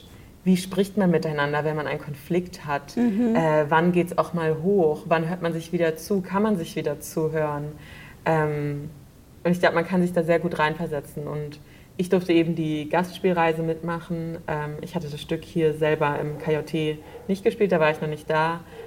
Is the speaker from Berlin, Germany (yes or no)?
yes; Berlin, Germany; also ich bin in Berlin aufgewachsen und zur Schule gegangen und so.